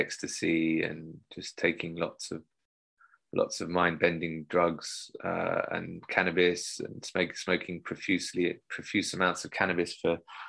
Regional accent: London, United Kingdom; I grew up in South London, funnily enough, in a dysfunctional household.

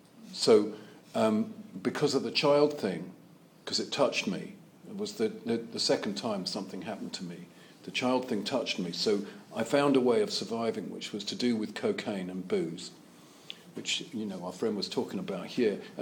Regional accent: London, United Kingdom; also born or lived in Sussex; You know, I grew up in London and Sussex.

